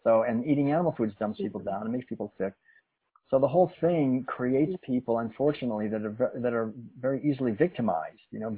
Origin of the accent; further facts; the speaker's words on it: Concord, Massachusetts, United States; You know, I'm from Concord, Massachusetts, and I mean, every April 19th, we would celebrate the midnight ride of Paul Revere. I mean, I was born and raised in that.